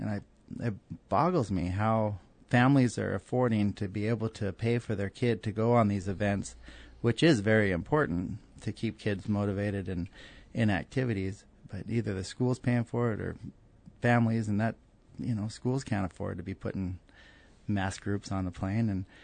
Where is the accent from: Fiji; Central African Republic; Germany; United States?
United States; Petersburg, Alaska; when I was growing up in Petersburg, I'm fourth generation, I've lived there all my life.